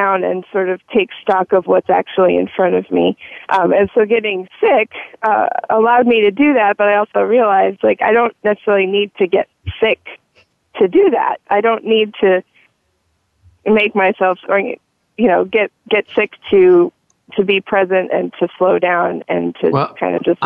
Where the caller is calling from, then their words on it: Virginia, United States; Hi, I'm calling from Virginia.